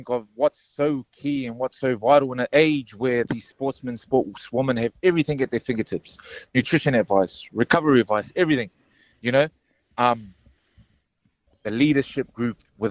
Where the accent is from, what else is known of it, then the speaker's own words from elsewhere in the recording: Mount Druitt, New South Wales, Australia; I've always been a man of God growing up, Mark, just like a lot of Polynesians are, as you know, growing up in Mount Druitt.